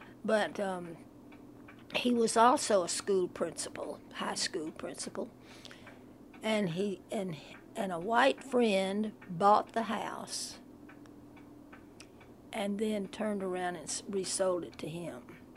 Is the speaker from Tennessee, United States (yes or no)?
yes; Memphis, Tennessee, United States; also born or lived in Mississippi; See, as a child, I grew up here in Memphis and down in Mississippi, where my mother's people all had come from